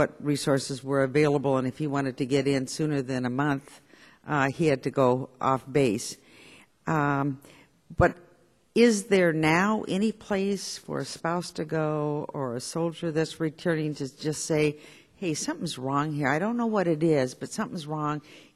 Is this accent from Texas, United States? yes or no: no; Oregon, United States; And I'm from Oregon, and from our VA hospital